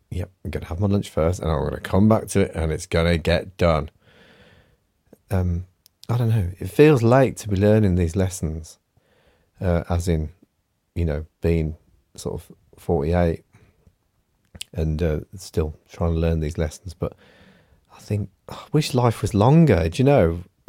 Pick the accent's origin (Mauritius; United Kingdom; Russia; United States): United Kingdom; Birmingham, West Midlands; accent: Birmingham; so I would like to thank Gwen Cleon for her comment regarding my Birmingham accent. See, that was my audio mail yesterday, whether my Birmingham accent has changed over the last few years.